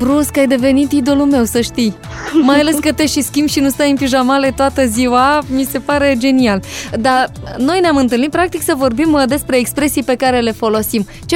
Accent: Galați, Galați County, Romania; pentru că eu sunt din Galați și mi-ar fi convenit mai mult să fie Galați, să zicem, dar na.

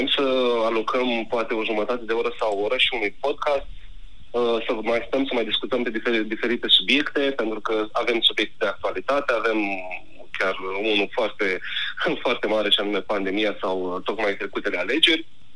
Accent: Dorohoi, Botoșani County, Romania; mai sunt oameni din Dorohoi, de unde sunt eu, de exemplu, care mă urmăresc.

